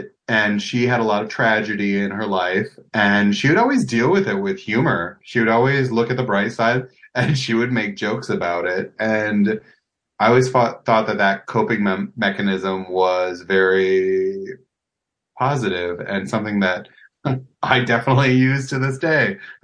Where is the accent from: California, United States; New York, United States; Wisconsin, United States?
Wisconsin, United States; I grew up in Wisconsin, so we had this speech competition called Forensics.